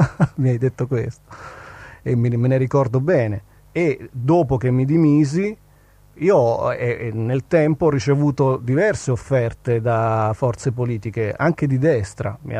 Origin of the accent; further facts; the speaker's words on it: Bologna, Emilia-Romagna, Italy; Io sono cresciuto a Bologna con un'altra idea della città, è da quando sono adolescente che vivo a Bologna. Sono cresciuto nel quartiere Pilastro, conosco che cos'è la vita dei quartieri popolari.